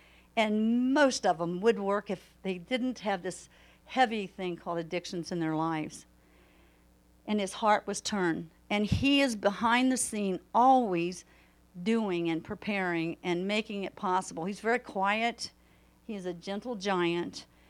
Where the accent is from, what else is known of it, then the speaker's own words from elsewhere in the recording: Dayton, Ohio, United States; I'm from Dayton, Ohio, and in 74, when I got saved, Dayton, Ohio was a thriving city.